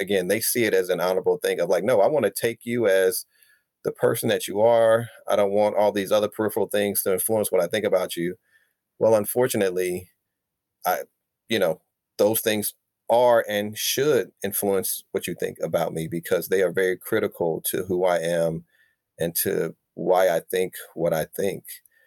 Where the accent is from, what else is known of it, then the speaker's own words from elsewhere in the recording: St. Louis, Missouri, United States; I'm a Black male, which means that I have a very particular experience growing up in St. Louis.